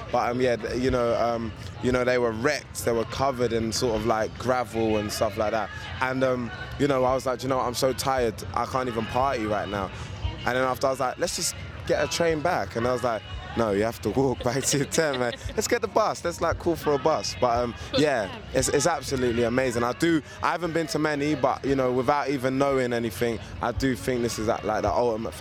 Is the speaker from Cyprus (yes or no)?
no; United Kingdom; so I just say I'm a British musician, but whatever you want to call it, that doesn't really matter